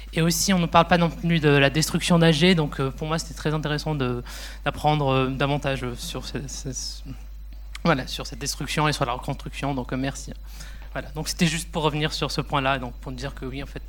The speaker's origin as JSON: {"language": "French", "country": "Algeria", "said": "moi, je suis algérien et j'ai fait l'école algérienne."}